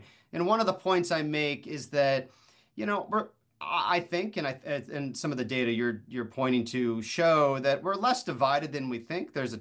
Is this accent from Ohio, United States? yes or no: no; Florida, United States; One of them was from my home state of Florida.